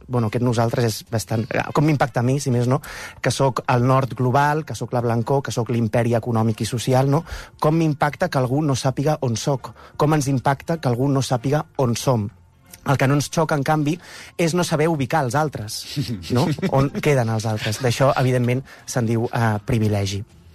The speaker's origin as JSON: {"language": "Catalan", "town": "Tarragona", "region": "Catalonia", "country": "Spain", "said": "si he d'explicar que soc de Tarragona, perquè Tarragona és una ciutat que està en un nord de Barcelona"}